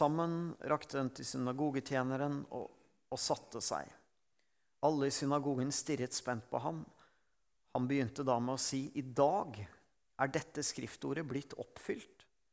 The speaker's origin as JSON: {"language": "Norwegian", "region": "Eastern Norway", "country": "Norway", "also_born_or_lived": "Bergen", "said": "som østlending"}